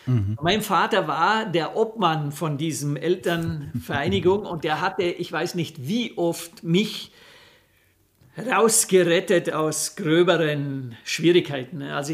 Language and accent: German; Austria; Bei uns in Österreich ist ja so, wenn du eine Lehre machen willst, brauchst du das 9. Schuljahr